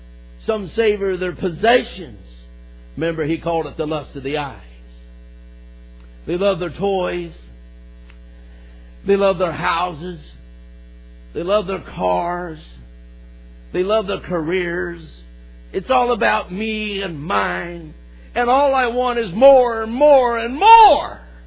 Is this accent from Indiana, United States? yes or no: yes; Indiana, United States; Where we're from Indiana, a bunch of rednecks, and they all like to carry weapons.